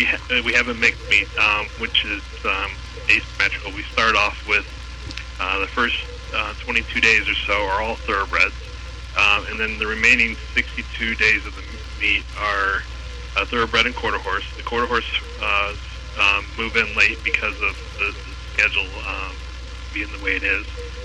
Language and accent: English; Lubbock, Texas, United States; From there, the family moved to Texas preteen years, and I grew up in West Texas in Lubbock, went to the University of Texas at Austin, and since then have bounced all over the country